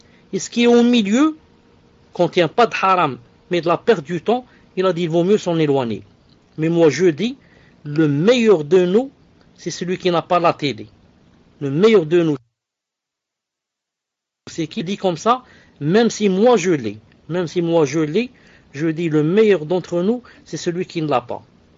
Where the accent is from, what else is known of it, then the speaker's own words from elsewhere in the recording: Algeria; Peut-être ce feuilleton n'est pas passé chez vous, mais chez nous en Algérie, il a fait ravage.